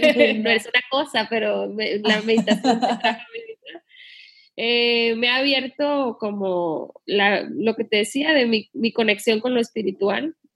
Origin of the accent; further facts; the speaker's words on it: Sinaloa, Mexico; yo me crié en Sinaloa y allá, en vez de decir chido, que en México decimos así